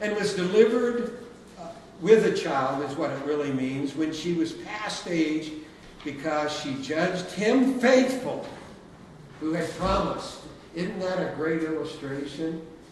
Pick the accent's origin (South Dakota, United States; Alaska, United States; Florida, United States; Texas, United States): Texas, United States; Amarillo; born there; also born or lived in Colorado; I was born in Amarillo, Texas, at a very early age. Dad was a farmer, my wife's dad's a farmer. And we moved to Texas, from Texas to Colorado when I was just about 1 year of age